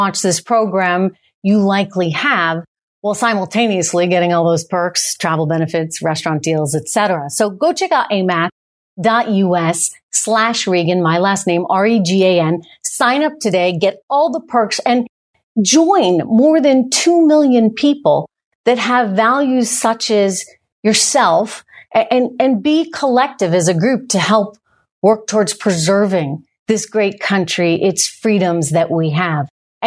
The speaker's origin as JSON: {"language": "English", "country": "United States", "said": "as an American who wants to ensure that, you know, the next 50 years are fantastic"}